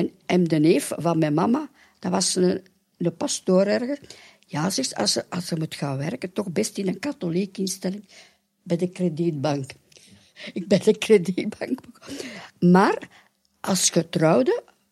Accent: Willebroek, Flanders, Belgium; born there; also born or lived in Zaventem / Oostduinkerke; Nee, ik ben geboren in Willebroek, aan het kanaal van Willebroek. En dan ben ik naar Zaventem gaan wonen, omdat ik in Brussel werkte. En van Zaventem ben ik naar de zee gegaan, naar Oost-Tuinkerke.

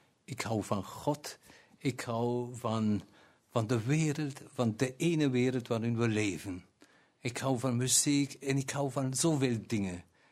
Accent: Wallonia, Belgium; now in Aleppo, Syria; En zo ben ik eventjes hier in mijn heimat. Ik ben van België, van de Oostkantons.

